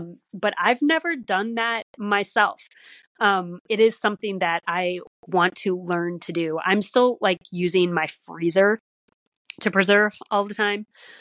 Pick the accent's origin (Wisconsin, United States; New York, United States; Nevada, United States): Wisconsin, United States; So I am originally from Wisconsin.